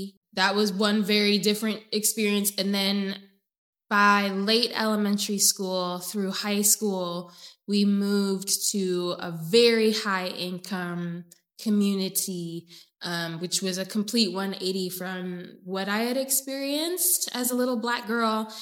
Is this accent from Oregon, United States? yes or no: yes; Oregon, United States; And two, I grew up in Oregon, which is a place that, unless you grew up Black in Oregon, I don't think a lot of people know what that's like.